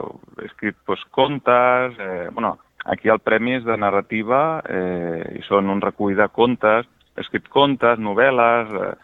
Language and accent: Catalan; Badalona, Catalonia, Spain; jo sóc de Badalona, vaig néixer als anys 80